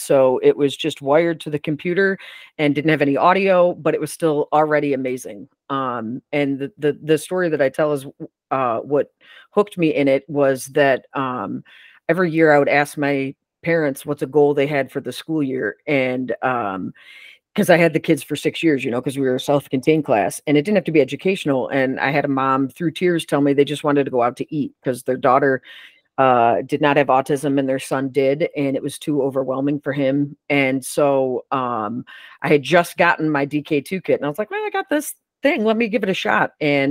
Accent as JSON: {"language": "English", "town": "Syracuse", "region": "New York", "country": "United States", "said": "Nope, I'm from Syracuse, New York."}